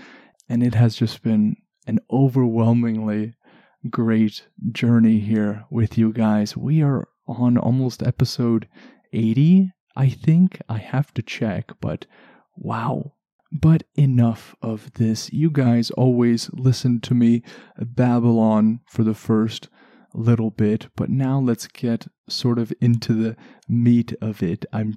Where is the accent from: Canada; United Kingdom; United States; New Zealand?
Canada; I know I'm Canadian and I don't say them all quite properly.